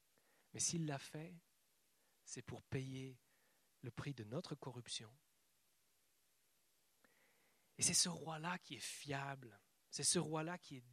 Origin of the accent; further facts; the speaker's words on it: Switzerland; J'ai vécu mon enfance en Suisse